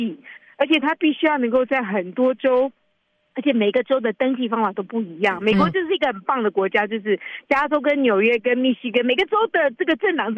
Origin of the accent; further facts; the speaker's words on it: Taiwan; now in United States; 跟我们从台湾来的人或其他国家不太一样